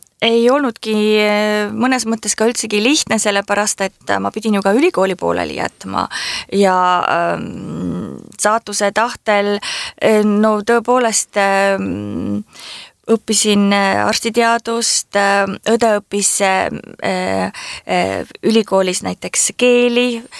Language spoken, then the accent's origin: Estonian; Saare County, Estonia; ma tahan alati tulla ka Saaremaale, kuna ma ju siit pärit olen.